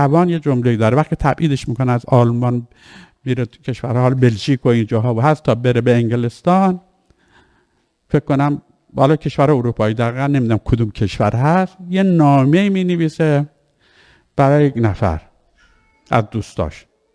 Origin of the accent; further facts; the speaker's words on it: Iran; من به عنوان یک ایرانی